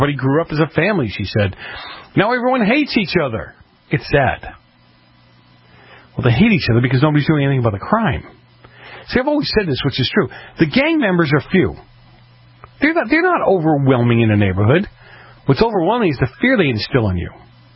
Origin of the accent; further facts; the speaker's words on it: Boston, Massachusetts, United States; I go back to my hometown in Boston.